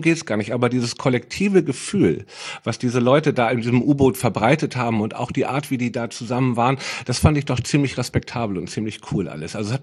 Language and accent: German; Germany; Es ist aber wichtig, gerade wir als Deutsche, und auch wenn es alles echt ein bisschen pathetisch klingt, es ist unsere verdammte Aufgabe.